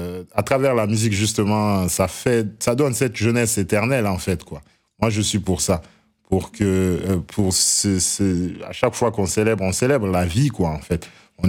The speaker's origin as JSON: {"language": "French", "country": "Guinea", "said": "Enfin, on est Guinéen, quoi. On a dit non à"}